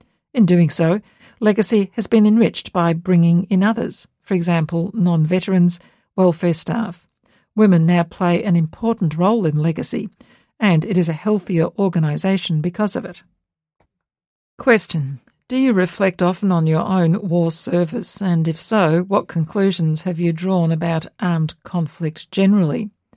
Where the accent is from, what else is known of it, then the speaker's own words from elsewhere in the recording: Yenda, New South Wales, Australia; I grew up in Yenda and recall the former World War I soldiers who settled in the area because they wanted to build better lives for themselves and their families.